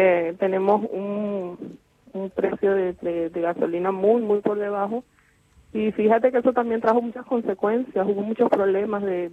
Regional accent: Ciudad Bolívar, Bolívar, Venezuela; moved away; En mi país, yo lo viví antes de salir, me crié en Ciudad Bolívar. Una parte que se llama Bloques de la Paragua

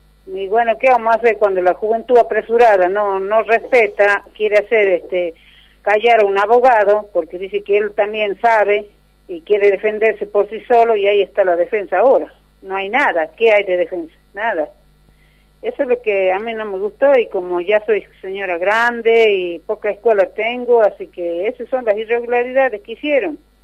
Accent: San Antonio de los Cobres, Salta, Argentina; now in Rosario de Lerma, Argentina; Yo estoy ahora en Rosario de Lerma, pero yo realmente soy de San Antonio de los Cobres.

